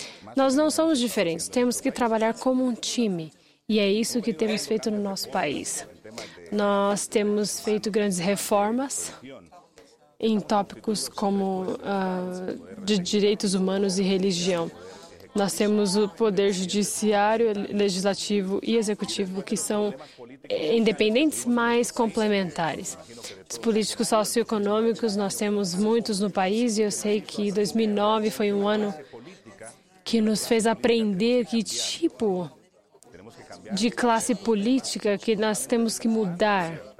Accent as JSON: {"language": "Portuguese", "country": "Honduras", "second_language": "Portuguese", "said": "Eu sou de Honduras e para aqueles que gostariam de ter uma referência, estamos na América Central, um país de pessoas extraordinárias"}